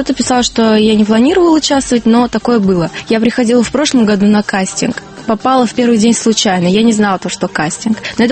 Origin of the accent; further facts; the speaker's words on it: Kazan, Tatarstan, Russia; Мин Татарстан бик яратам. Мин Казан кызы. I'm from Kazan. I like Kazan. I like Татарстан. I'm from Russia.